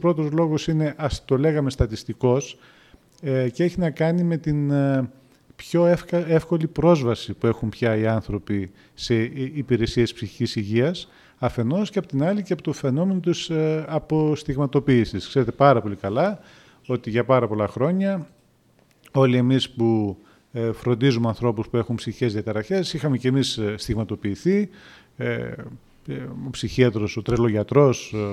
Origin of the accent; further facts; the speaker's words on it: Trikala, Thessaly, Greece; εγώ που κατάγομαι και από τα Τρίκαλα που ζω εκεί